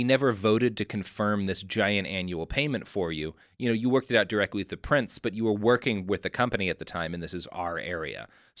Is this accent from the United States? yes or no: no; United Kingdom; Like, is that something we as British people are fine with?